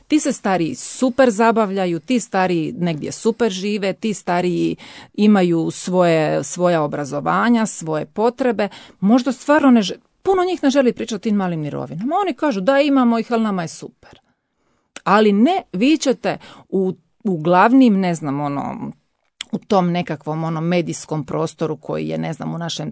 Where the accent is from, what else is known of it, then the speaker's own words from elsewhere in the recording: Imotski, Split-Dalmatia County, Croatia; Ja sam konkretno rodom od Imotskog i evo, ispričat ću vam konkretan primjer.